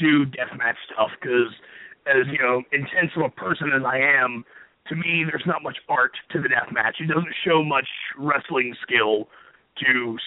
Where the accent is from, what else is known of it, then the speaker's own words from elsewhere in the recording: Louisiana, United States; I'm originally from Louisiana, so I don't have the option to not like jazz, sir.